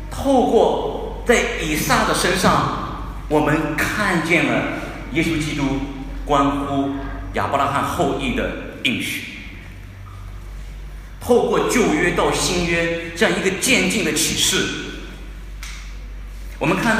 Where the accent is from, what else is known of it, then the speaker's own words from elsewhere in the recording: China; 我们中国人就知道说爸爸有钱不代表着你的儿子还有钱